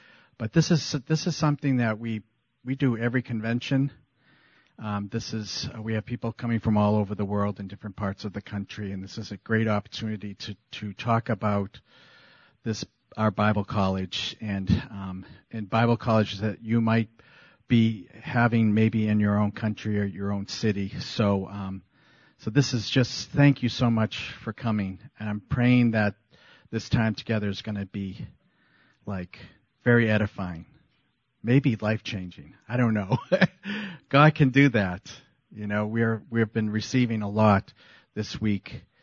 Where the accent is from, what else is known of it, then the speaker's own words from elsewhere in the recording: Massachusetts, United States; So I have been in this church since 1980. I was originally from Massachusetts.